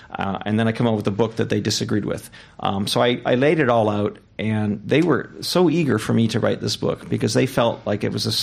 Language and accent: English; Canada; also born or lived in Mexico; now in United States; And as an immigrant myself, I'm from Canada. I was an immigrant in Mexico. I'm an immigrant here. I was an immigrant in Asia.